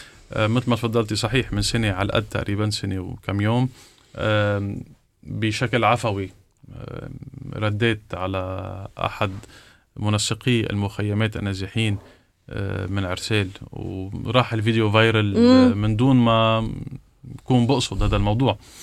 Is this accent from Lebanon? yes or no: yes; Lebanon; ولكن أنا كلبناني في عندي ملف داخل الأراضي اللبنانية